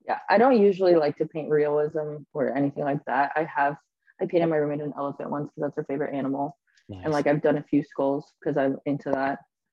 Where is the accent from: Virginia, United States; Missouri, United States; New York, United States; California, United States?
California, United States; I love the ocean because I'm from California.